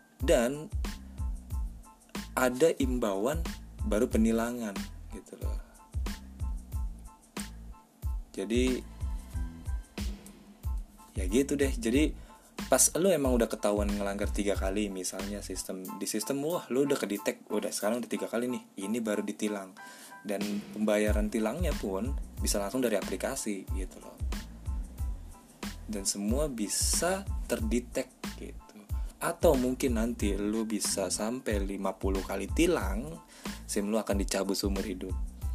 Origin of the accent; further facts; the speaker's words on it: Jakarta, Indonesia; born there; Gue sendiri yang lahir di Jakarta masih belum sebegitu apal gitu jalanan di semua lini Jakarta.